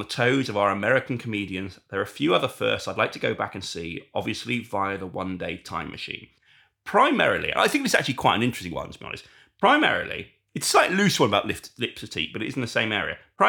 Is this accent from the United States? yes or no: no; Canada; now in London, United Kingdom; from Canada, but living in London.